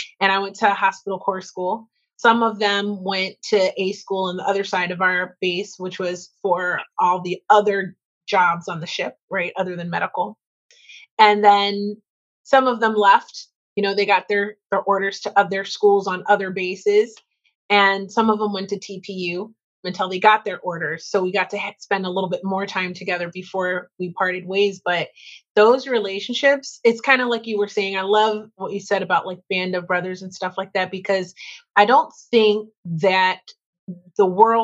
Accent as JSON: {"language": "English", "region": "Northeast", "country": "United States", "said": "to hear the perspective of someone from across the country from you, or from down south, because I'm from the Northeast."}